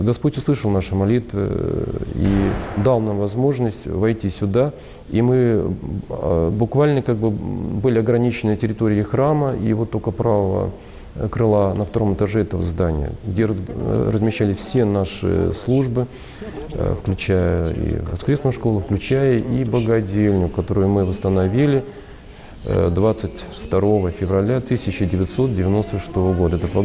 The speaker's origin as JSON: {"language": "Russian", "region": "Saint Petersburg", "country": "Russia", "tie": "born there", "said": "все-таки я тянулся душой в Петербург, в Петербурге я родился, в Петербурге хотел пригодиться"}